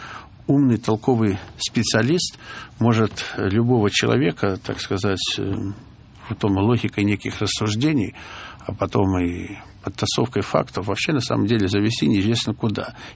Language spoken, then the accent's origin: Russian; Grodno Region, Belarus; я родился и вырос в Западной Белоруссии.